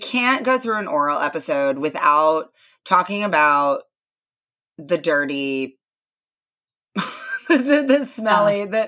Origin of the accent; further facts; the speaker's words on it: United States; Like, I've never done it before. I'm an American.